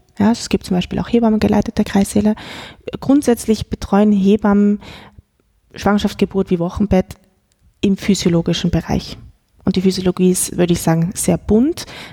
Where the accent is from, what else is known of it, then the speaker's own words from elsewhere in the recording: South Tyrol, Italy; accent: South Tyrolean; dass ich dann auch in meinen Südtiroler Dialekt wieder reinfalle